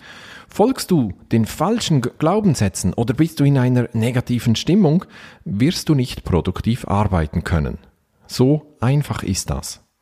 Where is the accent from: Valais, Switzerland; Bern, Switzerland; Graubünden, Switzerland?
Valais, Switzerland; accent: Walliserdeutsch; In meinem Dialekt, dem Walliserdeutschen, haben wir sogar noch ein eigenes Wort dafür, nämlich «jeisse».